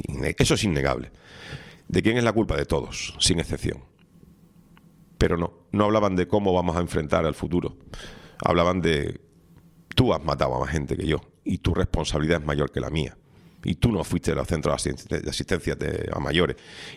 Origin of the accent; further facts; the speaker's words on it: Spain; pero nosotros como españoles votaremos probablemente a principios del año que viene.